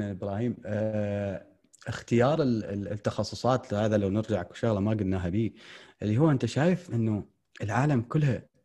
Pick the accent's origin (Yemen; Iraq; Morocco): Iraq; انه اذا تروح محامي شلون احنا عندنا بالعراق تروح تصير يعني دكتور برستيج